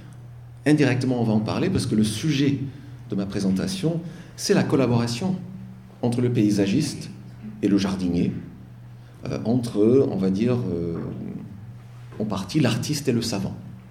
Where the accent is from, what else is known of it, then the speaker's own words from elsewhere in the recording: United States; born there; French is a second language; je deviens anxieux parce que je suis né aux États-Unis.